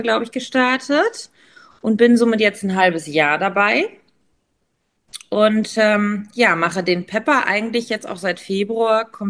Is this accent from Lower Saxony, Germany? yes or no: yes; Hanover, Lower Saxony, Germany; also ich komme aus Hannover